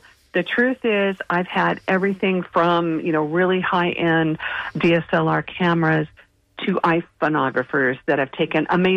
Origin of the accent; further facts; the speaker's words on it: California, United States; now in Florida, United States; I'm actually from California. I moved to Florida 5 years ago.